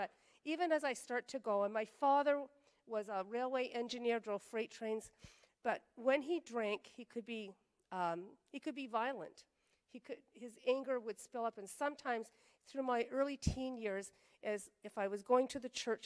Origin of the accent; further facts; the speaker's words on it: Campbellton, New Brunswick, Canada; I remember growing up in Campbellton when people, a girl from my school, high school, would go visit her aunt for 3 months because we all knew she was pregnant.